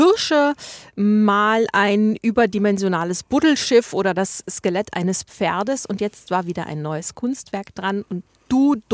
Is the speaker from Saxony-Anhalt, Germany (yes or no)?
no; Berlin, Germany; Also ich komme ja aus Berlin